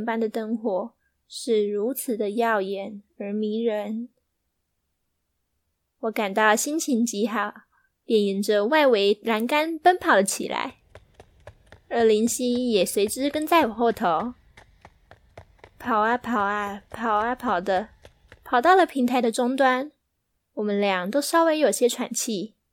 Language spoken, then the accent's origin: Chinese; Kaohsiung, Taiwan; 就是我是高雄人， 然后在小时候，每次去屏东的时候，从屏东每次要回高雄都会经过一个大桥